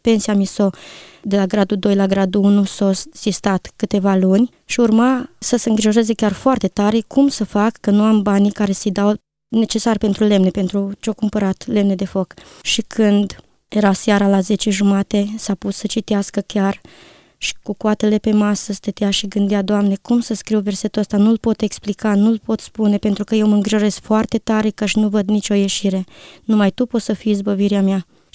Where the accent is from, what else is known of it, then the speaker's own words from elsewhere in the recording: Timișoara, Timiș County, Romania; born there; M-am născut în Timișoara, într-o familie credincioasă.